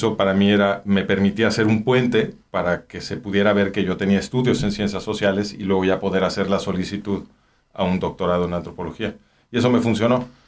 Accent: Mexico; mi mamá y mi papá estaban ahí, y pues ahí nací, pero ellos se regresaron a México y yo crecí en México.

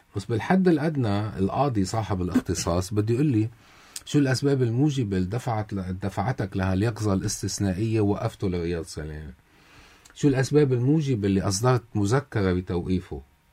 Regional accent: Lebanon; أنا كمواطن لبناني

